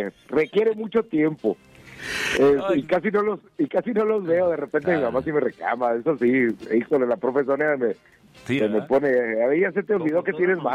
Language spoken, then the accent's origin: Spanish; Baja California Sur, Mexico; nosotros crecimos en Palmilla